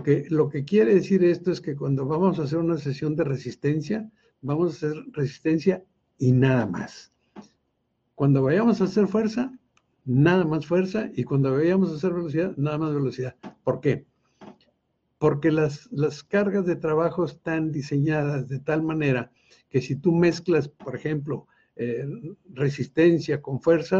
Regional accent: Monterrey, Nuevo León, Mexico; Para quienes son o somos de Monterrey, la carretera

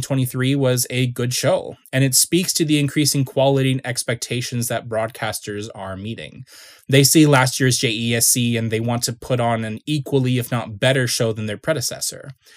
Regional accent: Canada; As a Canadian, I cheered for each and every one of you and your countries

